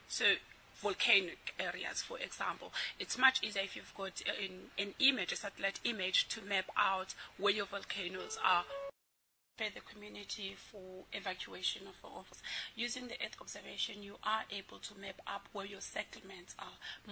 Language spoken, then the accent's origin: English; Eastern Cape, South Africa; I'm from the Eastern Cape in South Africa. I grew up in the villages, but I was lucky enough to have an educated family.